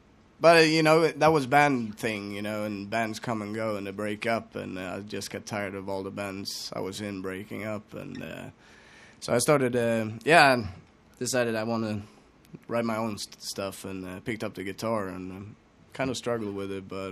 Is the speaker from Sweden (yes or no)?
yes; Sweden; moved away as an adult